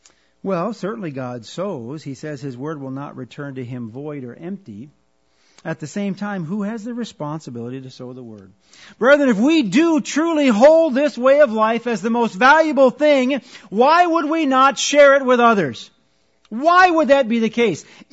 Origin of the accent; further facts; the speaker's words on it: Wisconsin, United States; I should probably pass on a side bit of wisdom from growing up in Wisconsin.